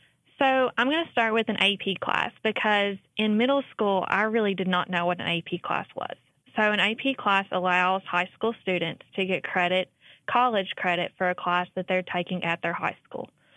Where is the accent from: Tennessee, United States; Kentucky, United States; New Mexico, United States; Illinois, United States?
Kentucky, United States; Hustonville; Well, I grew up in Lincoln County, and I was born and raised there. I'm from a little town called Houstonville, Kentucky.